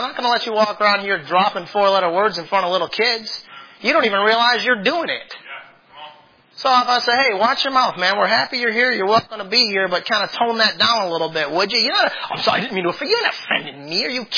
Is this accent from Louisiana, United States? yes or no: no; Brighton, Michigan, United States; No, I'm from Brighton.